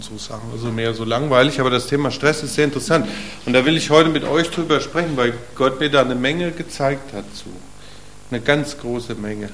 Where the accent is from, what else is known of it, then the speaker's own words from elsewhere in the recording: Wetzlar, Hesse, Germany; ich hatte es gesagt, ich bin aus Wetzlar